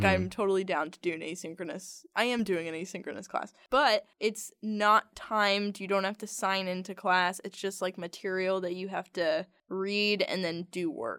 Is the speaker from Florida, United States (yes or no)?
yes; Boca Raton, Florida, United States; My hometown is Boca Raton, Florida.